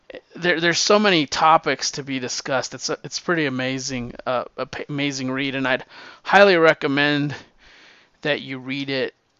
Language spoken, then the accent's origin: English; New Mexico, United States; because I was raised in New Mexico, I always felt like it was like a melting pot of cultures.